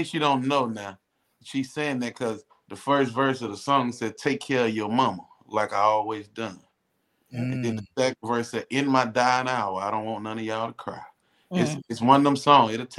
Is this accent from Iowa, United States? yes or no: no; Canton, Mississippi, United States; now in Atlanta, United States; I'm originally from Canton, Mississippi. Now I live in Atlanta, Georgia. I've been in Atlanta since 2016.